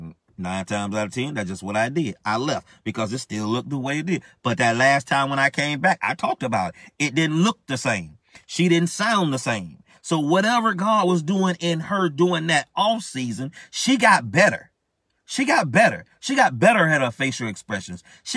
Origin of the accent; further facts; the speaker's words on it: Florida, United States; I'm from Florida. I can walk on some flat, walk on the sand, walk on the road, whatever. Out here in Georgia, North Georgia